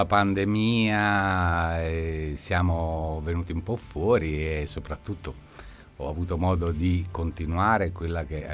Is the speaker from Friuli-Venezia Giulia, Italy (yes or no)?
no; Basilicata, Italy; Lucano. Quindi saranno anche le comuni, diciamo, origini meridionali.